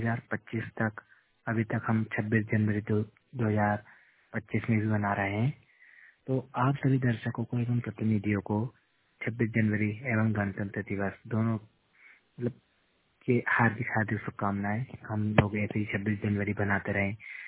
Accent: Indore, Madhya Pradesh, India; और मैं मध्य प्रदेश के इंदौर क्षेत्र का रहने वाला हूँ

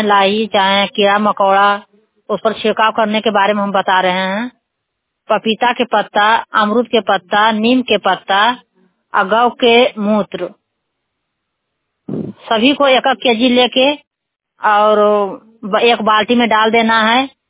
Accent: Bartara, Bihar, India; घर बरतारा है, दसवीं पंचायत के रहने वाली हूँ, नवादा जिला के देहाती तत्व में काम कर रही हूँ।

